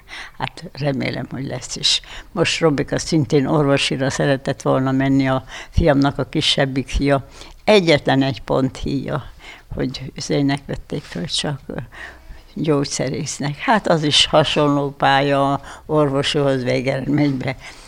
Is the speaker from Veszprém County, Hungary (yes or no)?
no; Mezőtúr, Jász-Nagykun-Szolnok, Hungary; born there; Mezőtúron születtem, 1915. április 21-ben. Úgyhogy ott jártam iskolába, 4 elemit jártunk